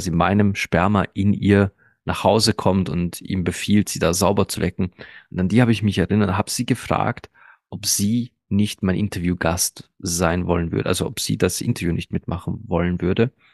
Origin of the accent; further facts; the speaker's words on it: Baden-Württemberg, Germany; Ich komme aus Baden-Württemberg.